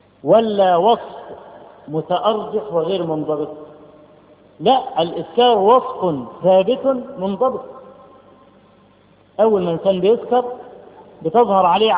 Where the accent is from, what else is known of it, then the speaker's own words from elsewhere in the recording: Egypt; أنا من مصر